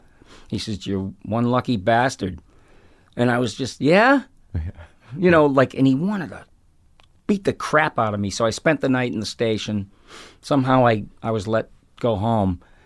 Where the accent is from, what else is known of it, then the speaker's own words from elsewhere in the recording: Ireland; And alcohol, well, being Irish, I know that there's way more to it than alcohol and being an alcoholic.